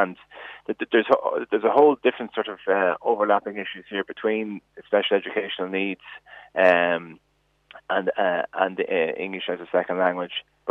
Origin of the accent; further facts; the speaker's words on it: Malahide, Leinster, Ireland; where I grew up in Malahide, the library is open on a Saturday.